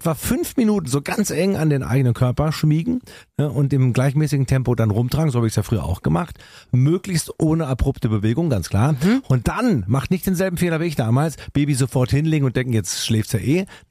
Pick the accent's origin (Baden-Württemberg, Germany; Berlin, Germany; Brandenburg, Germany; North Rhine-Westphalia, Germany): Baden-Württemberg, Germany; Tübingen; In Tübingen, in meiner Heimatstadt